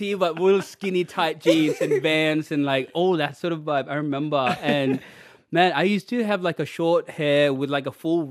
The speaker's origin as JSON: {"language": "English", "town": "Milingimbi", "region": "Northern Territory", "country": "Australia", "tie": "born or raised there", "said": "they started dancing in remote community where I grew up in Millingenby and then like around it."}